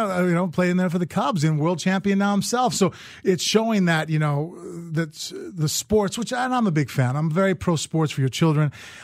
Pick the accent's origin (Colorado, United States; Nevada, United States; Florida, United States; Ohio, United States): Nevada, United States; Las Vegas; I mean, I was born and raised in Vegas.